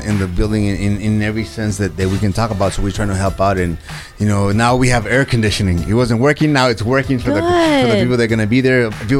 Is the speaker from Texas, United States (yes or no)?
yes; El Paso, Texas, United States; so I didn't get to work a lot for my hometown. But now that since we're committed to do one show every month at the Boys and Girls Club, I get to wrestle in all those days here in El Paso.